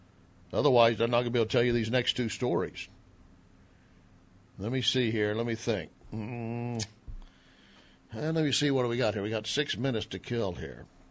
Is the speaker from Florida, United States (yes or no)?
no; Texas, United States; I'm from Texas. I can make fun of Tennessee.